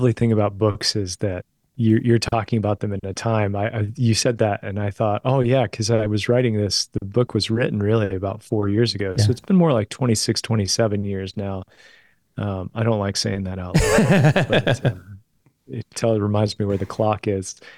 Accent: West Virginia, United States; I grew up in Southern West Virginia, so in a Nazarene church, and Nazarene churches in the South are a little more Pentecostal, a little more high energy.

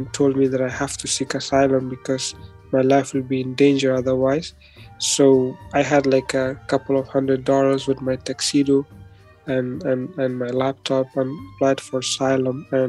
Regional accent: Kabul, Afghanistan; I grew up back in Kabul, Afghanistan, and the situation there was a civil war, and it was like the city was almost like 90% destroyed, and we were lucky to be among survivors

